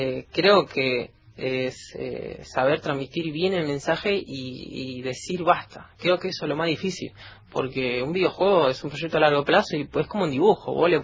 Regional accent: Argentina

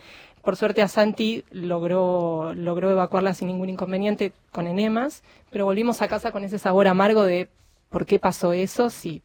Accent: Tigre, Buenos Aires Province, Argentina; nosotros somos de Tigre

